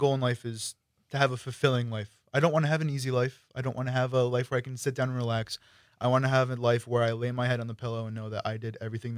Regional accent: Cumberland, Rhode Island, United States; Yeah, I'm from Cumberland, Rhode Island, which is about 10 minutes north of Providence. Yeah, so I'm far from home from school, far from home here.

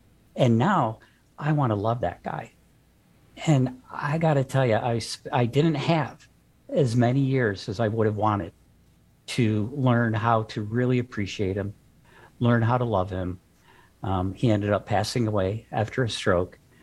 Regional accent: Toledo, Ohio, United States; And so growing up in Ohio, I grew up in Toledo, wonderful little town.

